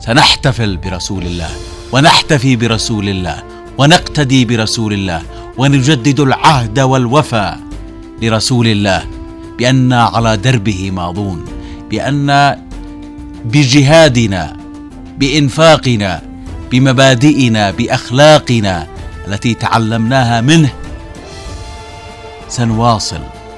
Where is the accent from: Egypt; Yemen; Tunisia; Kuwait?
Yemen; النبي ميزنا نحن كشعب يمني في أحاديثه